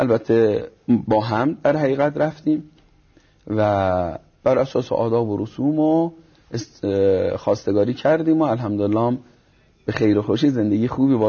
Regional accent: Neyshabur, Razavi Khorasan, Iran; کلاس چهارم برگشتم به شهرمون و اقدام کردم برای ازدواج

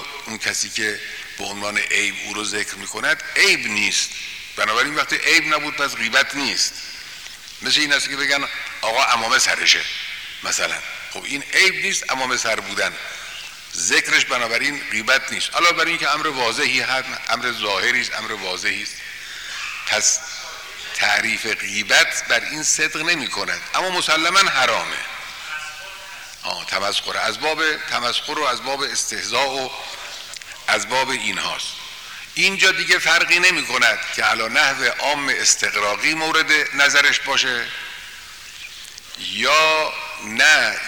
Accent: Mashhad, Razavi Khorasan, Iran; accent: Mashhadi; ما که مشهدی هستیم لهجه مشهدی رو مکروه میدونیم، نه خیلی هم قشنگ میدونیم.

